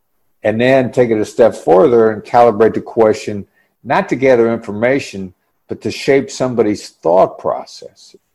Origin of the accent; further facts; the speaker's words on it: Iowa, United States; All right. I grew up in Iowa, and I'm on your podcast.